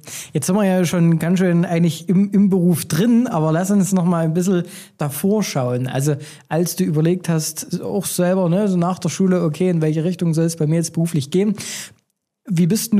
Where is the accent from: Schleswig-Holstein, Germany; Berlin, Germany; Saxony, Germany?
Saxony, Germany; Neudorf; Ich komme aus Neudorf, weißt du?